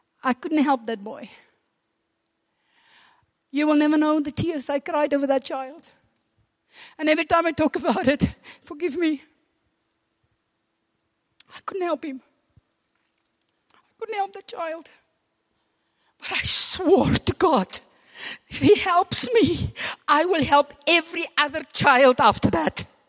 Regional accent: South Africa; now in Germany; I was still learning German. I came from South Africa. My German was not that good at that time.

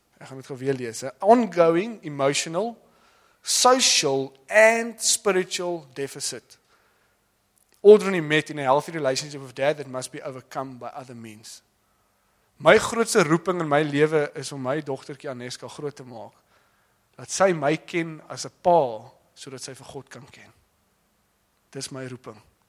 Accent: Western Cape, South Africa; Ek op die Weskus groot geword

